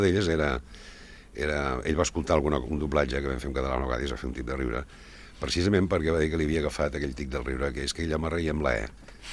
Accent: Catalonia, Spain; perquè jo soc empordanès, i aleshores el català que volien aquí doncs, era el que nosaltres en diguem barceloní, no?

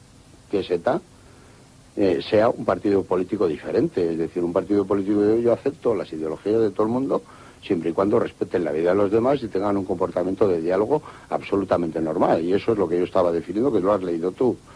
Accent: Barakaldo, Basque Country, Spain; En mi pueblo, que soy de Baracaldo, vivía con los gallegos

